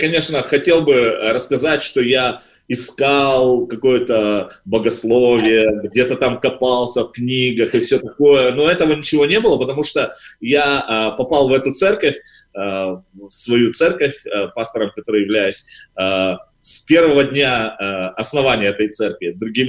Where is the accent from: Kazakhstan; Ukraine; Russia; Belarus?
Kazakhstan; я так раньше и думал, что я мусульманин только потому, что я казах.